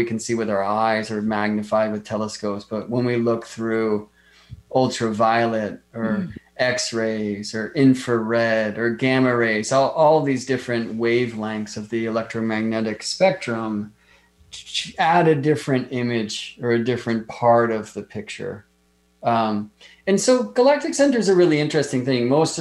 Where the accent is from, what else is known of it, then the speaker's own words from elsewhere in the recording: Las Vegas, Nevada, United States; I grew up in Las Vegas, and you know, it's just like captain of light pollution.